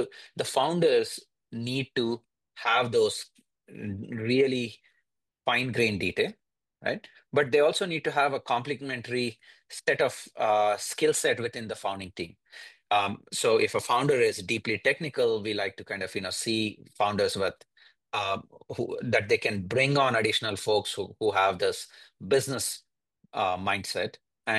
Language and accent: English; India; moved away as an adult; now in United States; So I was born and raised in India, did my education and engineering, electrical engineering over back in India, and came here as soon as I finished my undergrad to do my master's at University of Maryland.